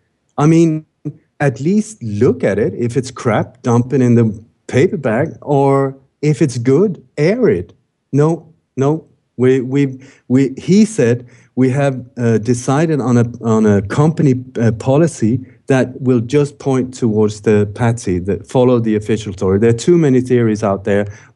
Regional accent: Sweden; also born or lived in Denmark; So what I've done since I was born in Denmark, grew up in Sweden, this is a real massive trauma for this country.

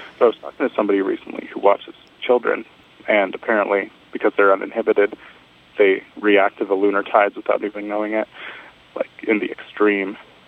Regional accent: Missoula, Montana, United States; And also, I come from Missoula, Montana.

